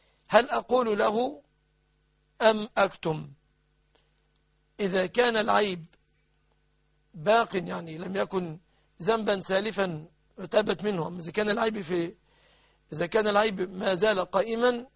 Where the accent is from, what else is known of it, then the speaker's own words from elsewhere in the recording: Egypt; لعل الله أن يرفع عن بلادنا مصر ما حل بها من بلاء وفوضى